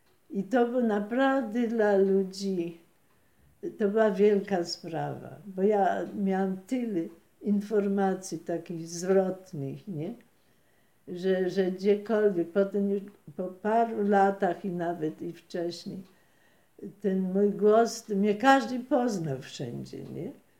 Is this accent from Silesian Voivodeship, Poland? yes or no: yes; Silesian Voivodeship, Poland; ludzie zupełnie nie wierzyli, że jestem Ślązaczką.